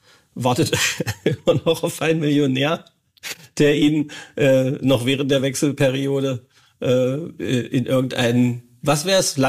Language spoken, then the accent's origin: German; North Rhine-Westphalia, Germany; Ich komme aus dem Ruhrgebiet, das ist nicht meine Sprache.